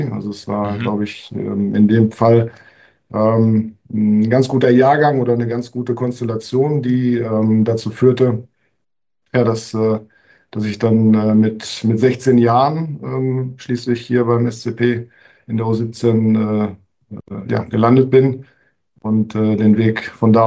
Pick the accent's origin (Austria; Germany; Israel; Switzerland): Germany; Bad Arolsen, Hesse; born there; Ich bin geboren in Bad Arolsen, das ist dann wieder im Hessischen.